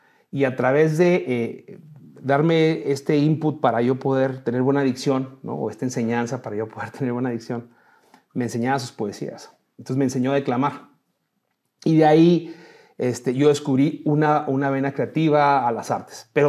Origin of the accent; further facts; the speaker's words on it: Chihuahua, Mexico; also born or lived in Tapachula; Pero mi familia es de Chihuahua. Entonces yo al poco tiempo, muy pequeño, regresé a Chihuahua. Dicen que la cabra siempre tira pa'l monte. Y aquí me establecí. De aquí soy.